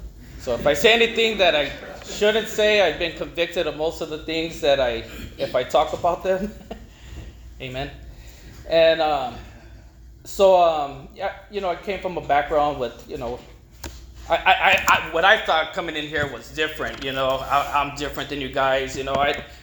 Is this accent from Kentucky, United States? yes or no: no; Los Angeles, California, United States; I tell them Sunset in Vermont and Hollywood, and raised in East LA. I'm actually Portuguese, so I'm not from Mexico.